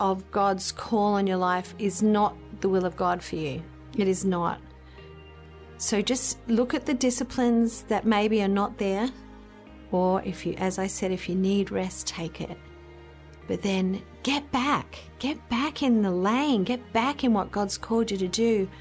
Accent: Australia; I was going to say BS, but I'm an Australian. That's what we do.

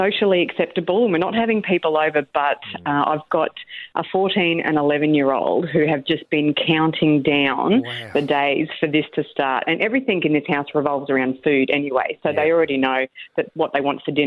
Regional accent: Emerald, Queensland, Australia; We're from Emerald, so they played up in CQ for many years up with the Brothers Club up there.

